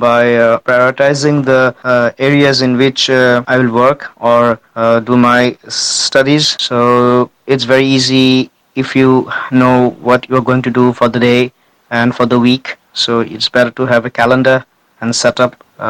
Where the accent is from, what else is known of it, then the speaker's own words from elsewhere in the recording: India; now in Netherlands; I come from India. I'm studying a master's in international business and management in Holland.